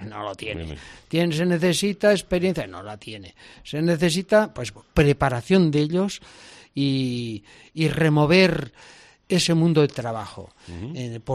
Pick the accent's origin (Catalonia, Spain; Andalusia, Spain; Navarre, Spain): Navarre, Spain; Tudela; Que soy parte de Tudela. Tudela me ha conformado y me ha hecho